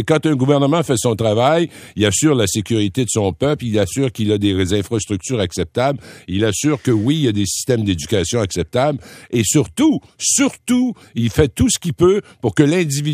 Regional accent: Quebec, Canada; Puis je suis un fier Québécois en passant.

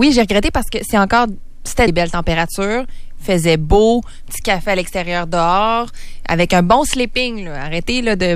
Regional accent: Quebec, Canada; Comme quoi, nous, on vient du Québec, nous, on travaille au Québec et on fait travailler des gens d'ici.

